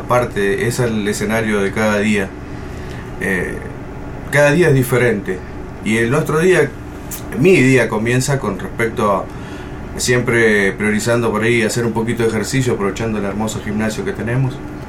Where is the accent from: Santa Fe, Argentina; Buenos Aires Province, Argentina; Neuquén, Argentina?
Buenos Aires Province, Argentina; José C. Paz; yo soy de Buenos Aires, de José Paz. Vivo con mi familia. Consta de mi señora y dos hijos. Y estamos viviendo ahí. Mis padres también somos de Buenos Aires.